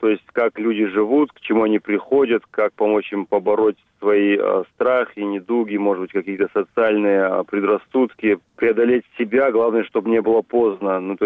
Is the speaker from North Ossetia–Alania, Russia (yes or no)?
yes; North Ossetia–Alania, Russia; Я осетин. И как ни странно, вот в Осетии эта тема была бы непонятна, потому что лично у нас вот в Осетии, во Владикавказе, в Северной Осетии, в Южной Осетии